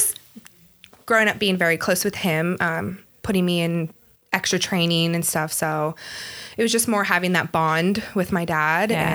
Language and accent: English; Santa Clarita, California, United States; I grew up in Santa Clarita, California, just down in the valley.